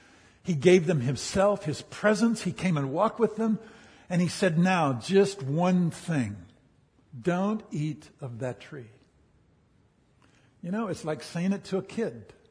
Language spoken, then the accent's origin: English; United States; now in Africa; Though we're Americans from Texas and California, we are called to Africa forever and ever.